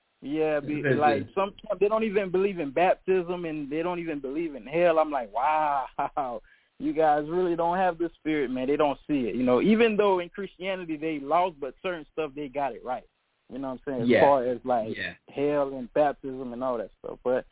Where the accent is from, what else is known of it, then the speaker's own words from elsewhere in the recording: Haiti; She's from, like, we're from Haiti.